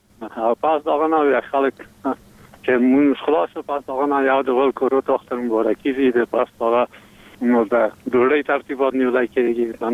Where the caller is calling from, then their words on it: Parwan, Afghanistan; د پروان ولایت نه.